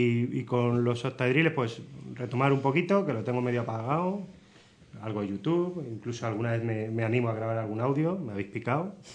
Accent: Leganés, Community of Madrid, Spain; Yo también soy de Leganés

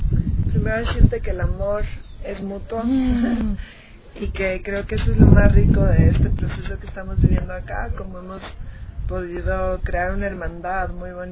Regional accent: Ecuador; Ecuador es un país precioso, profundamente diverso. En mi país se hablan más de 25 distintos idiomas.

